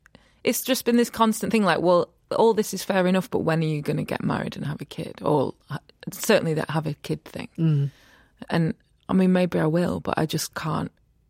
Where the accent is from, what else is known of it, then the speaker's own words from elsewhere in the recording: Rotherham, Yorkshire and the Humber, United Kingdom; born there; I was born in 86 in Rotherham.